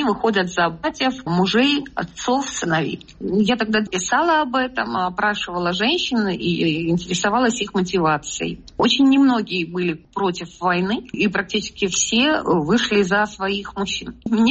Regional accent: Russia; Но не будем забывать, что я из Дагестана.

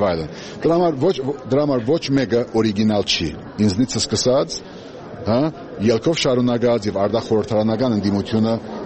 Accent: Armenia; Դրա համար ինձ համար որպես հայաստանցի արդեն հայաստանի քաղաքացի սա նորություն չէր։

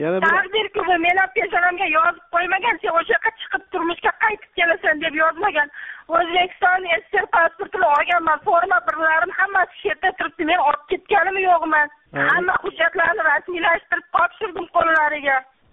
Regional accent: Boyovut, Sirdaryo Region, Uzbekistan; born there; also born or lived in Dushanbe, Tajikistan; Men Bayot rayonida tug'ilganman. Qalaba savxozida 1986 yil Dushanba shahriga turmushga chiqqanman. Turmush o'rtog'im bilan 2001 yil turmushimiz to'g'ri kelmay, O'zbekistonga qaytib kelganman

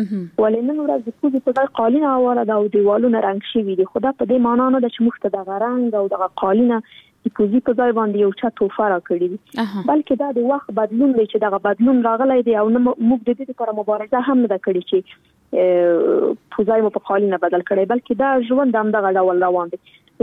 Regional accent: Afghanistan; زه خو شخصا په جګړه کې پیدا شوی یم، دا د په جګړه کې رالویه شولم

